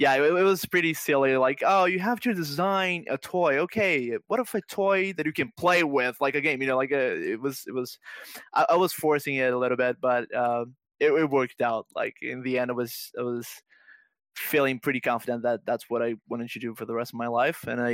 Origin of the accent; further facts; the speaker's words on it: Brazil; English is a second language; I saw a couple of companies that did games back in Brazil, my hometown.